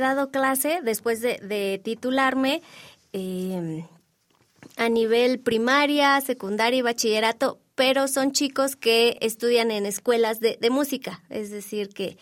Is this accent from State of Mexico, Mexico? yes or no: no; Tlaxcala, Mexico; Y yo soy de Tlaxcala